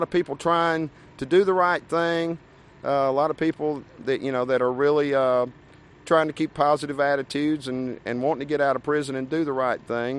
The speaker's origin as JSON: {"language": "English", "town": "Huntsville", "region": "Texas", "country": "United States", "tie": "born or raised there", "also_born_or_lived": "Pensacola, Florida", "said": "I'm from Huntsville. I was born in Pensacola, Florida, but I'm Huntsville pretty much all my life."}